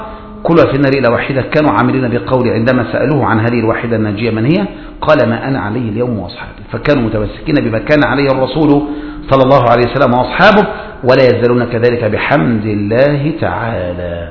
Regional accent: Egypt; لا سيما في بلدنا مصر

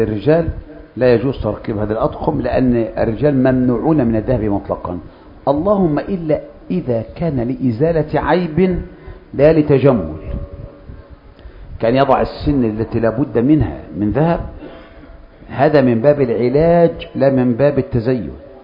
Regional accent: Egypt; معروفة عندنا في مصر

